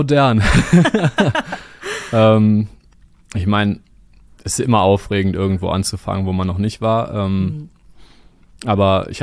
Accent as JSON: {"language": "German", "town": "Düsseldorf", "region": "North Rhine-Westphalia", "country": "Germany", "tie": "born there", "said": "Ich habe tatsächlich, bin ich in Düsseldorf geboren."}